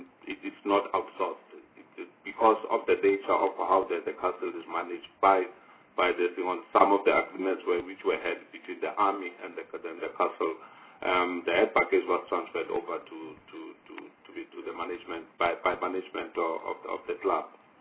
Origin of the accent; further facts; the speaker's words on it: North West, South Africa; And I know in my area, I'm from the Northwest.